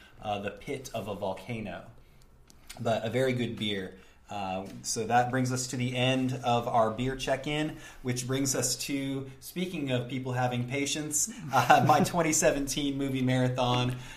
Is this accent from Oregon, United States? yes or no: yes; Oregon, United States; It's by Caldera Brewing, which is out of my home state of Oregon.